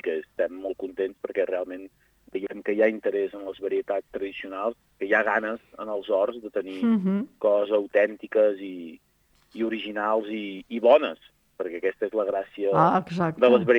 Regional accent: Cabacés, Catalonia, Spain; tu anaves a Cabassers, per exemple, que és el meu poble

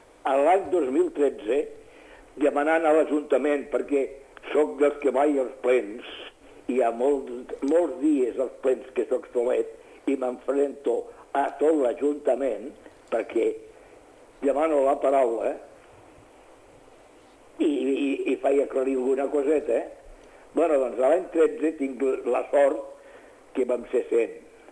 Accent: Catalonia, Spain; Volem que ens respectin la nostra manera d'haver nascut a Catalunya.

